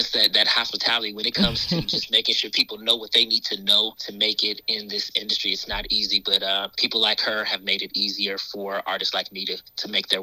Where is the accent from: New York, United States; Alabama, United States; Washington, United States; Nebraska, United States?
Washington, United States; Seattle; I am originally from Seattle with southern roots in Georgia. So my folks are from Georgia, Macon and Valdosta, Georgia. And so I'm a Northwest boy, a city boy